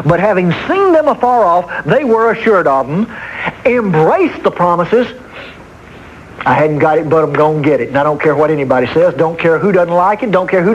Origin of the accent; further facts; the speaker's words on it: Texas, United States; I'm a Texan and so proud of it. I'm an American and so proud of it.